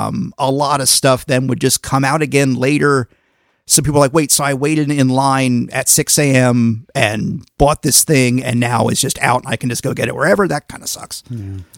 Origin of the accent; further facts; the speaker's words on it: Mertztown, Pennsylvania, United States; I grew up in I don't even think we had a stoplight. Nice. This little town called Mertztown that's like a half hour from Reading and a half hour from Allentown.